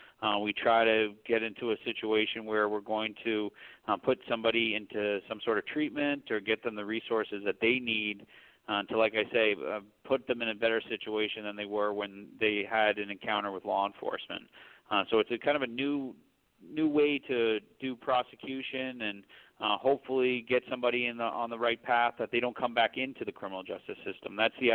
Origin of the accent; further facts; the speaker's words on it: Maine, United States; I was born and raised here in Cumberland County, and I went to college down in Connecticut